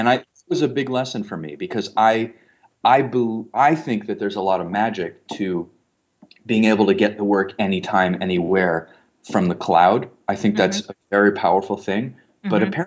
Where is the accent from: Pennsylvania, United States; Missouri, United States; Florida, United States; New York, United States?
Florida, United States; Miami; Okay. So what are my cultural reference points?